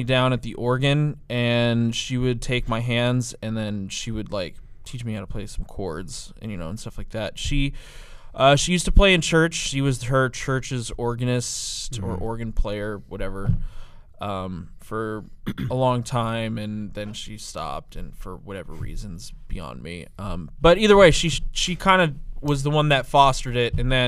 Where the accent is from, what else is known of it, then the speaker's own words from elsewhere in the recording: Daytona Beach, Florida, United States; growing up, I grew up in Daytona Beach, Florida. My childhood was pretty clutch.